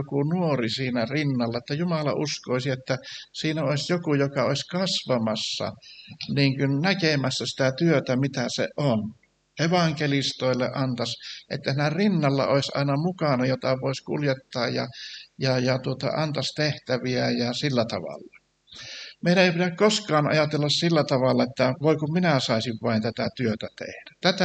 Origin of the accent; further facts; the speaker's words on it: Savonia, Finland; minä olin savolainen